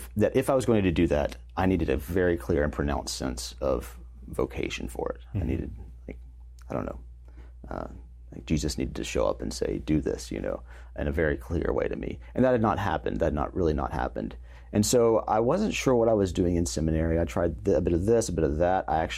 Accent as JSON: {"language": "English", "region": "Alabama", "country": "United States", "said": "I'm from Alabama, Methodist my whole life. I don't even know if I had a Catholic friend up to this point in my life."}